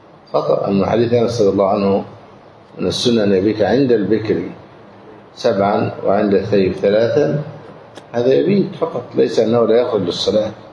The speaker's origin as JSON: {"language": "Arabic", "country": "Egypt", "said": "وعندنا في مصر يكره جدا النكاح في يوم الأربعاء"}